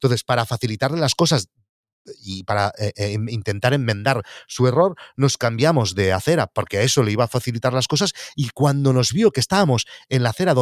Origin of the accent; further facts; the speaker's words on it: Barcelona, Catalonia, Spain; no soy de Barcelona.